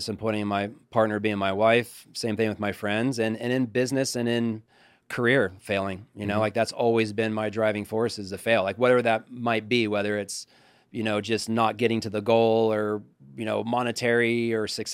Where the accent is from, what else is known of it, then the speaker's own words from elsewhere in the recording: Las Vegas, Nevada, United States; We're from Vegas, you know, and that's really what kind of sparked our friendship. And me and him kind of grew up and, you know, off together.